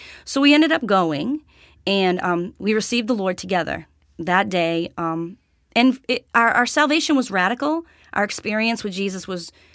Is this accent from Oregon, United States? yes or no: no; Boston, Massachusetts, United States; My husband and I met in Cape Cod, Massachusetts. I'm from Boston.